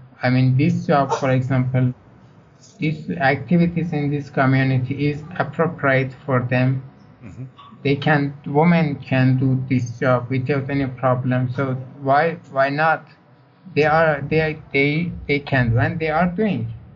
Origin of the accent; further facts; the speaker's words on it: Iran; I'm from Iran.